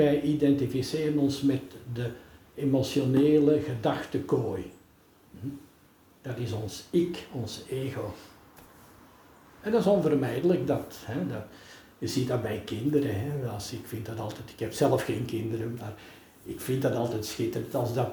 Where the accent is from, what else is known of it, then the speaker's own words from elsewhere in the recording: Belgium; want wij zijn Nederlanders, ik ben Belg hoor, maar wij zijn hier geboren en dat mogen we eren.